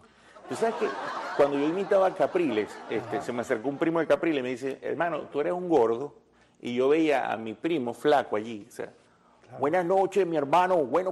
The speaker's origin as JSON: {"language": "Spanish", "country": "Venezuela", "moved": "yes", "said": "Dejé una vida entera en mi país y me duele. Y la queremos recuperar. Y yo sé que estamos claros que los venezolanos que estamos aquí, al momento de que esto pase, porque va a pasar, vamos a reconstruir con los pedazos que nos dejen"}